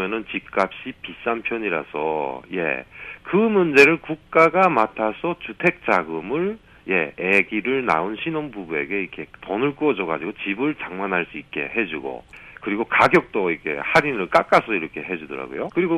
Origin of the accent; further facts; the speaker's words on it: North Korea; now in South Korea; 북한에서 온 저로서는